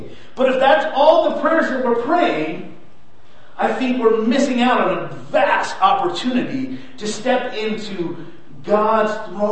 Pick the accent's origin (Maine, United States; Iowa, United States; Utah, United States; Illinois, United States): Utah, United States; Ephraim; I was born and raised here in Ephraim, Utah. I love this place.